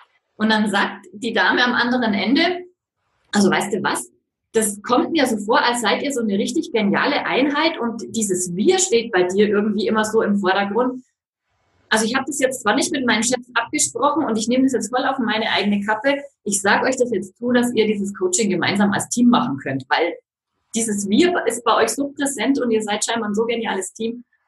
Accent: Bavaria, Germany; moved away as an adult; Wir stammen ursprünglich eben aus dem Fichtelgebirge in Nordbayern, sind jetzt dann letztes Jahr erst eben jetzt hier nach Südbayern gezogen

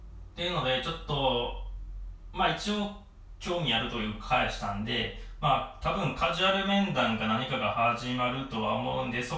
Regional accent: Nara, Japan; まあ、元々奈良出身なので、まあ、大阪だと結構気軽に行ける距離なんですけど、まあ、東京って結構遠いイメージがあって

